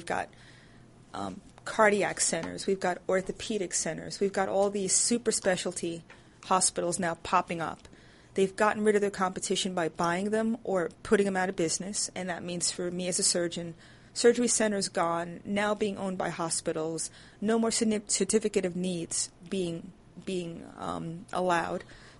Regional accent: New York, United States; I'm almost embarrassed to say I'm from New York.

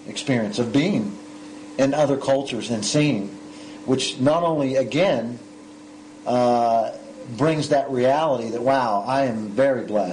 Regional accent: United States; moved away as an adult; now in Israel; And I am thankful that as an American, I've been blessed with a great deal of freedom

